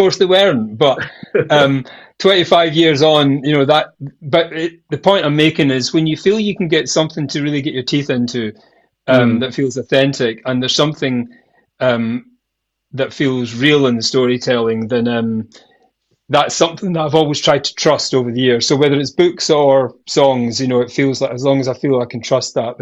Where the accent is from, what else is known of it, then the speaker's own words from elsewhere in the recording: Mull, Scotland, United Kingdom; as a kid growing up in Mull